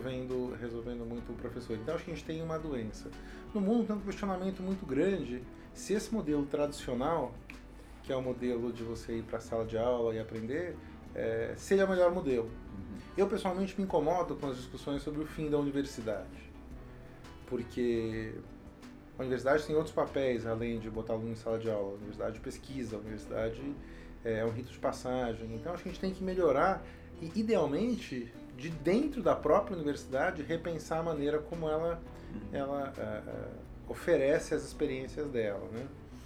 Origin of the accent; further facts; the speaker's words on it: São Paulo, Brazil; eu brinco, eu sou de São Paulo, né?